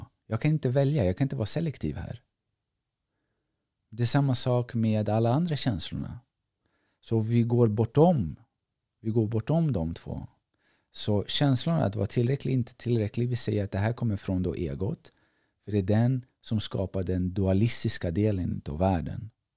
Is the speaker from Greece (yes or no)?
yes; Greece; now in Sweden; Jag är grek